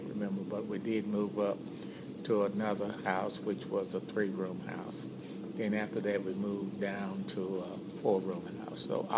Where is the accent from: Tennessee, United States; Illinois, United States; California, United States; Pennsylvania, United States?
Tennessee, United States; Murfreesboro; born there; I was born here in Murfreesboro, Rutherford County, in the, at that time, Rutherford Hospital.